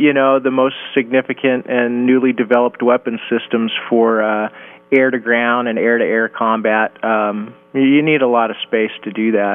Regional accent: California, United States; I did. I was born in California. I'm first generation. My family's from the Midwest, Kansas, Oklahoma, Missouri, Arkansas.

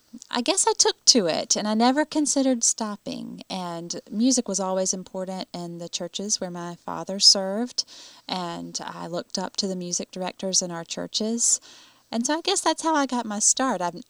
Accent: Greenwood, United States; Well, I was born in Greenwood. My father was a pastor, and we moved away a few times, but we always found our way back to Greenwood.

